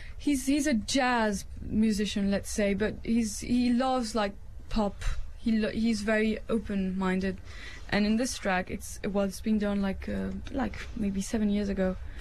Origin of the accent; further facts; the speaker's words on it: Paris, Île-de-France, France; Yeah, around Paris and Paris. But now I just live on tour.